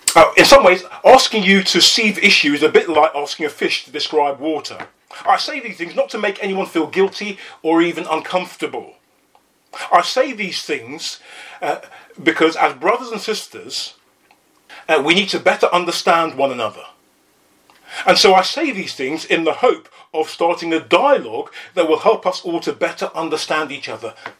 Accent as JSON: {"language": "English", "town": "Hackney", "region": "London", "country": "United Kingdom", "tie": "born or raised there", "said": "Growing up in Hackney, I remember a woman coming up to me and telling me that I had a face like a monkey."}